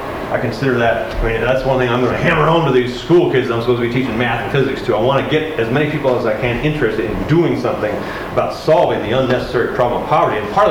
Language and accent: English; Virginia, United States; now in California, United States; I come from Virginia, and I miss the fall colors. We do get them in California